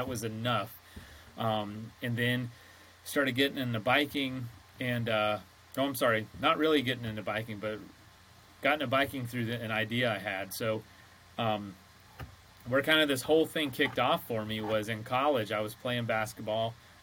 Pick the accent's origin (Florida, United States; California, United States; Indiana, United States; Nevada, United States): Florida, United States; I grew up in Central Florida, and yeah, just kind of grew up in the orange groves